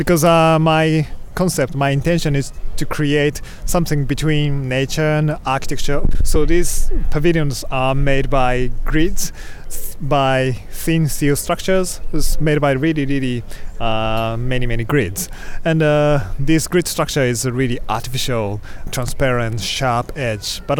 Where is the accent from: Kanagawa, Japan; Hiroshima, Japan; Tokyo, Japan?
Tokyo, Japan; from Tokyo.